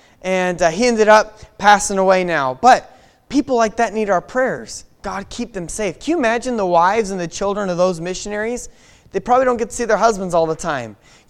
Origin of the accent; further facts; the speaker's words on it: Mexico; I had the joy and privilege of growing up on the mission field. And growing up in Mexico